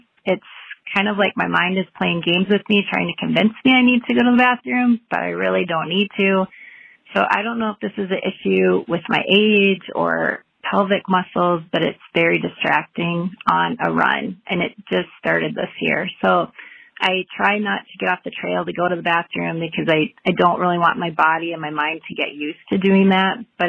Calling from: Minnesota, United States; I'm calling from Minnesota.

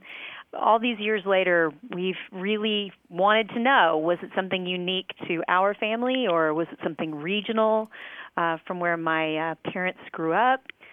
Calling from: San Antonio, Texas, United States; I'm calling from San Antonio, Texas.

